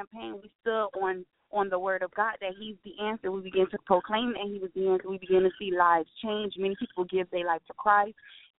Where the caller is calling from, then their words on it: Miami, Florida, United States; Miami, Florida.